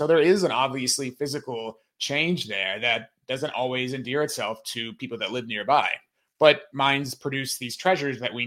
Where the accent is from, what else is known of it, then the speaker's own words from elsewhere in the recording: United States; Well, I will say, as an American, I hate to prognosticate this election, right?